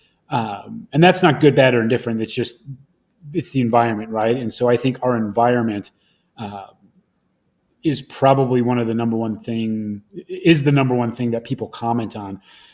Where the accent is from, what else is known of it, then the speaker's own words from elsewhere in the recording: Wausau, Wisconsin, United States; which is just north of my hometown, Wausau, Wisconsin, about 20 minutes.